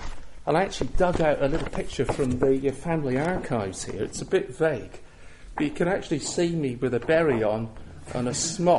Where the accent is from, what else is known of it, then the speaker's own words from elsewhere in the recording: North West England, United Kingdom; Yeah, I was brought up in Cumbria in the 60s, the swinging 60s. Well, it wasn't really swinging in Cumbria where I was, I can tell you.